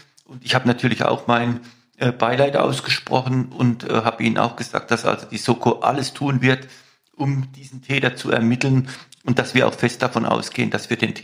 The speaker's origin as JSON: {"language": "German", "town": "Mannheim", "region": "Baden-Württemberg", "country": "Germany", "tie": "born or raised there", "said": "In Mannheim, meine Heimatstadt, und ich bin in C aufgewachsen, in C-Quadraten aufgewachsen."}